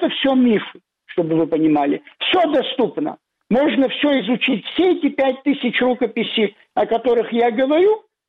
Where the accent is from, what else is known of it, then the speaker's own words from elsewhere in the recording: Abkhazia, Georgia; я православный священник, я сказал, что да, объяснил ему, что я из Абхазии